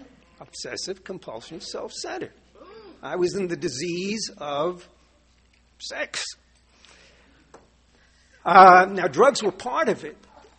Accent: New York City, New York, United States; I'm from New York City, and it's an honor and a privilege to be invited down to Ocean City, Maryland

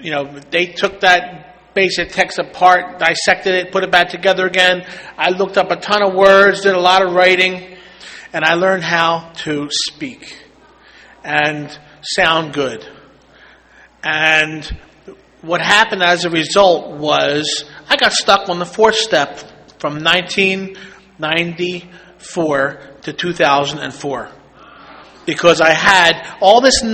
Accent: Philadelphia, Pennsylvania, United States; Figured they would get somebody local. I'm from Philly area.

